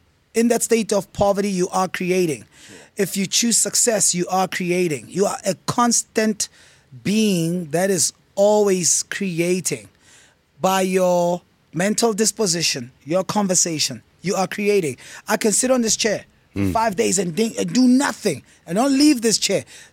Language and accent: English; Sharpeville, Gauteng, South Africa; But because of who I inherently am, I got to understand that I'm from Sharpeville. I'm black. I am male.